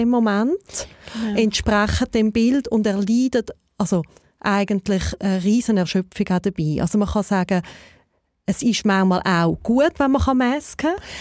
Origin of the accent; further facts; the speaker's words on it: Appenzell, Switzerland; Ich bin in der Grube aufgewachsen.